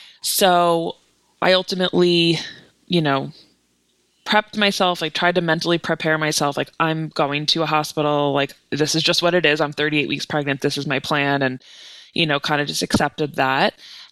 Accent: Long Island, New York, United States; So I'm from Long Island and I used Stony Brook midwives and they were amazing.

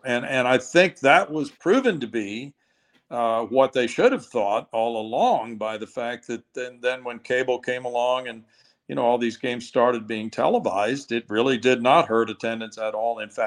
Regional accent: Missouri, United States; And I was growing up in Missouri then, and I was a Cardinal fan

